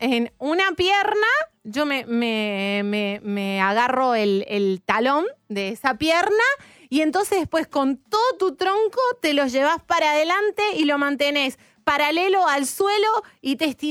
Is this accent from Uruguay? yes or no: yes; Uruguay; Mi tierra, hola Mariel.